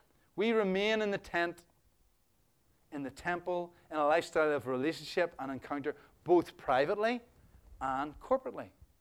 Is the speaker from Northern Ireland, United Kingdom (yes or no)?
yes; Belfast, Northern Ireland, United Kingdom; Like, I'm just an ordinary guy. Born and bred in North Belfast. Just doing my stuff. Served my time in the Presbyterian Church.